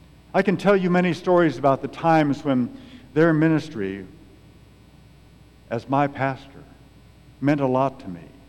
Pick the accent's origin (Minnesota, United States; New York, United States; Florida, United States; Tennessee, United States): Minnesota, United States; Minneapolis; born there; Now, my father grew up in Wisconsin, and I was born in Minneapolis. So I come from a heritage of people who shovel snow.